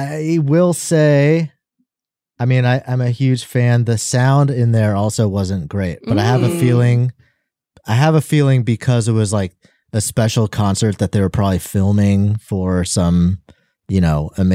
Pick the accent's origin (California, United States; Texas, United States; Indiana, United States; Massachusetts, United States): California, United States; I'm just from that area. I'm from Northern California, the Bay Area.